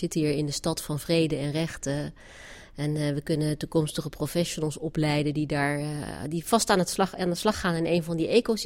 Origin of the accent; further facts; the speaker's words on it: Netherlands; we als Nederlanders gewend zijn om niet een bedankje te sturen naar een leuk gesprek.